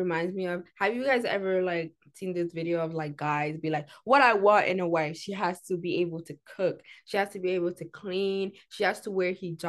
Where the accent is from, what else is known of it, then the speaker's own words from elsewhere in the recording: United States; born there; I was born in America where women are like always fighting for their rights.